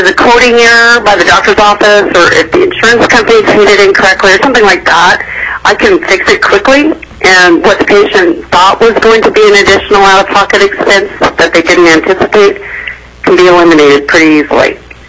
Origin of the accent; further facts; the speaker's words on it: Fairbanks, Alaska, United States; born there; I was born in Fairbanks in 1958.